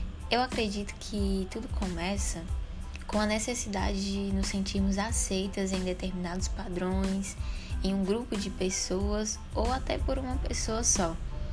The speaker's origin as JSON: {"language": "Portuguese", "town": "Fortaleza", "region": "Ceará", "country": "Brazil", "said": "tenho 24 anos, sou de Fortaleza, Ceará."}